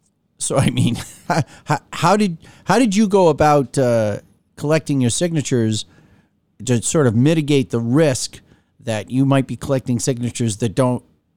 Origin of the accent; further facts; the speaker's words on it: Massachusetts, United States; or where I grew up in Massachusetts